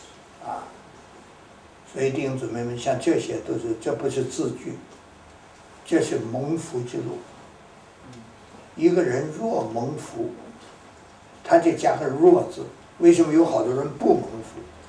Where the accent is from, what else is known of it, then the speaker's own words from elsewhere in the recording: China; 我们中国人也说嘛